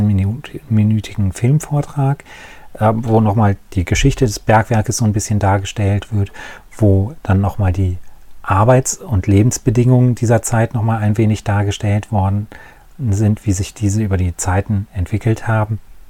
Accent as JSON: {"language": "German", "region": "North Rhine-Westphalia", "country": "Germany", "tie": "born or raised there"}